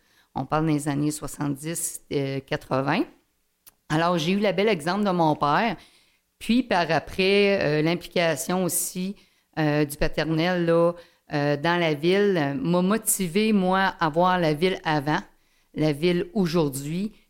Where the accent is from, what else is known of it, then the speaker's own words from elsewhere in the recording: Fermont, Quebec, Canada; also born or lived in Montreal; Disons que 51 ans de résidence à Fermont, c'est pas rien. J'ai été élevée ici à Fermont. J'ai été aux études comme la plupart des étudiants à l'extérieur pendant 10 ans. J'ai travaillé à Montréal. Puis, je suis revenue parce que mes parents habitaient encore Fermont dans les années 2000.